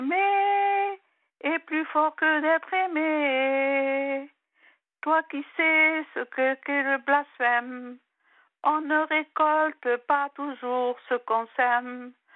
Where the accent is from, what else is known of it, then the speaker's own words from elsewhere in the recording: Marseille, Provence-Alpes-Côte d'Azur, France; Je suis de Marseille.